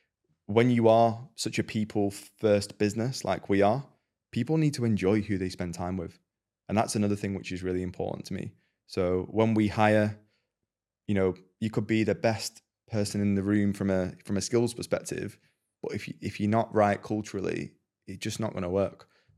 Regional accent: Preston, North West England, United Kingdom; like we're two kids from Preston who come from nothing, you know?

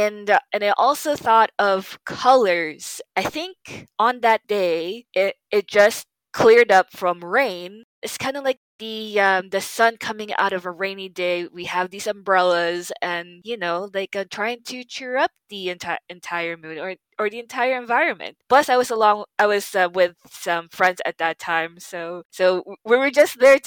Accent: Philippines; I do want to showcase my home country, the Philippines

